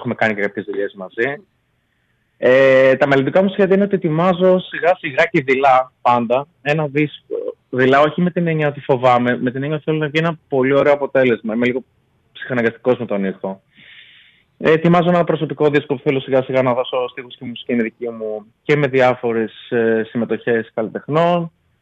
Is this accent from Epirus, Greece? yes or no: yes; Ioannina, Epirus, Greece; Κατάγομαι από τα Γιάννα, έχω τελειώσει και το μουσικό στα Γιάννα